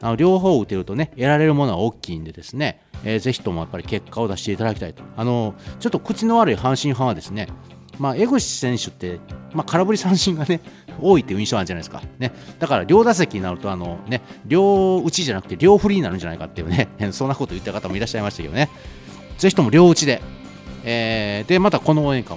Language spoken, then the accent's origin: Japanese; Sakai, Osaka, Japan; 個人的には同じ堺市出身なので、